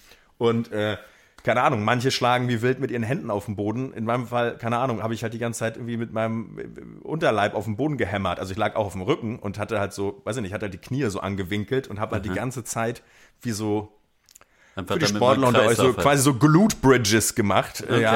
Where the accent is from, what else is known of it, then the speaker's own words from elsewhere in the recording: Mecklenburg-Vorpommern, Germany; der mir als Mecklenburger natürlich